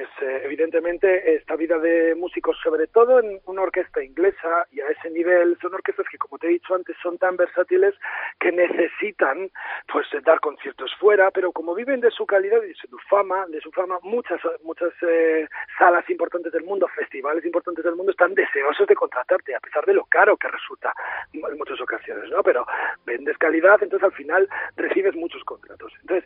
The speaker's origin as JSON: {"language": "Spanish", "town": "Bilbao", "region": "Basque Country", "country": "Spain", "said": "ahora mismo te estoy hablando desde Bilbao porque bueno, me he cogido un año sabático y llevo ya 3 meses aquí probando un trabajo de principal de violas de la Sinfónica de Bilbao, que es mi tierra"}